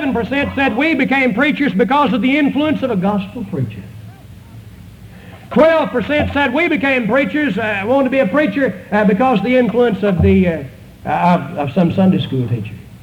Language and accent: English; Arkansas, United States; I grew up over in North Arkansas.